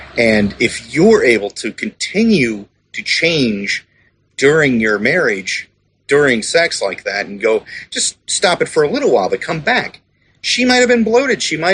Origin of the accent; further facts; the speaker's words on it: Indiana, United States; moved away; I'm originally from Indiana. Our traffic was fine up there.